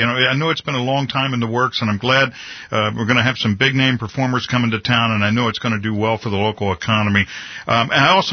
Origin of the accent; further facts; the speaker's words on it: Baltimore, Maryland, United States; I know right up the road in my hometown of Baltimore, they took the Hippodrome Theater